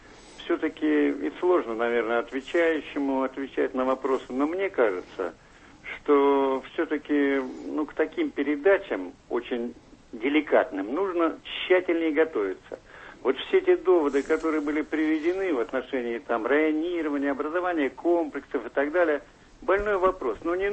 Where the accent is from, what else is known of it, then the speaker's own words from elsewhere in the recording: Saint Petersburg, Russia; Да, я из Петербурга.